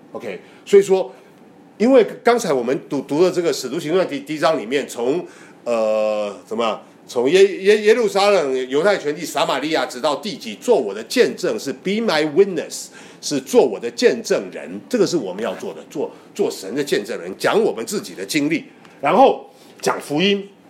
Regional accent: Hong Kong; 好像是我从香港来会比我知道

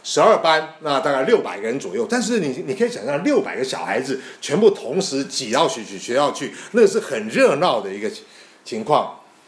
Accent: Taipei, Taiwan; 我还记得我小时候是住在台北的乡下的地方。那我上学的时候呢，要从家里出发，要经过田地，两边都是那个种稻子的田地。

